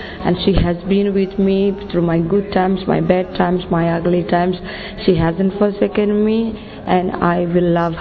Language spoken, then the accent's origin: English; Goa, India; I'm originally from Goa, India